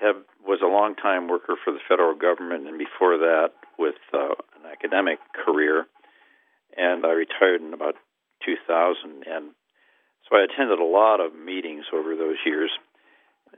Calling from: University Park, Maryland, United States; I'm calling from University Park, Maryland, a D.C. suburb.

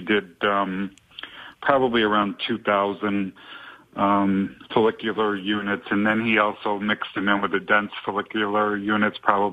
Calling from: New York, United States; from upstate New York.

